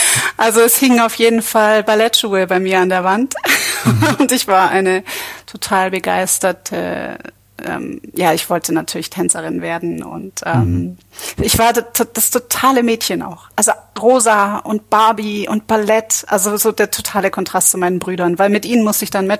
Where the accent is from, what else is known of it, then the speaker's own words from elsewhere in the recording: Stuttgart, Baden-Württemberg, Germany; Also ich komme aus Stuttgart und ich bin in einem sehr, sehr liebevollen, behüteten Umfeld aufgewachsen.